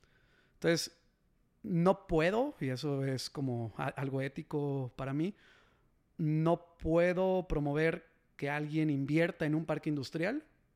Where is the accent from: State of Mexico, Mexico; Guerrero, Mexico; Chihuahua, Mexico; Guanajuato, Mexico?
Guanajuato, Mexico; Salamanca; Soy de Salamanca, Guanajuato, ahí tienes tu casa.